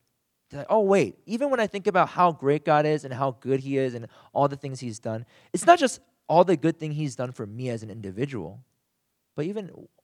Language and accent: English; United States; as most of us, I think most of us here, we grew up in America in a pretty individualistic society.